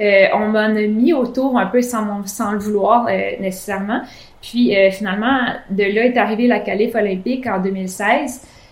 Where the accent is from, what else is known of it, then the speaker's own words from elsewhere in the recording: Pont-Rouge, Quebec, Canada; avant l'âge de 14 ans, je m'entraînais une fois semaine dans mon club de ma ville natale, à Pont-Rouge.